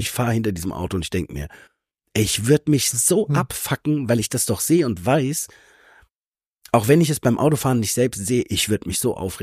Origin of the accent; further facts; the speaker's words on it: Germany; ich als Deutscher habe ja einfach eher keine gute, positive Connection zu meinen eigenen, zu meiner Landesfahne